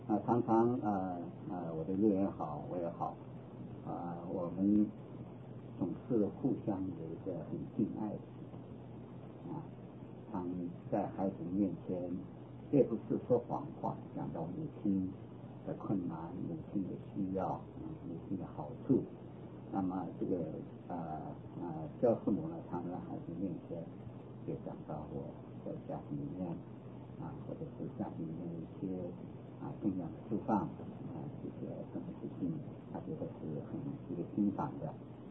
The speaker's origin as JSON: {"language": "Chinese", "country": "China", "said": "我受我们中国人传统啊是影响更深"}